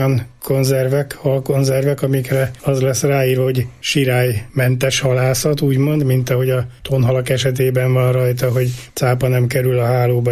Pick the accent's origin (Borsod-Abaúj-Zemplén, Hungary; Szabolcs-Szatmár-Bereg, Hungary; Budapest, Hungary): Budapest, Hungary; budapesti, budai gyerek vagyok